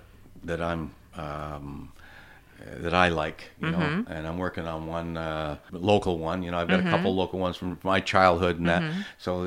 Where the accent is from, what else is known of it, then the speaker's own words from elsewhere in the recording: Quebec, Canada; It's growing up in Quebec, we all of the people that I grew up with on Addo Street and St. Francis Street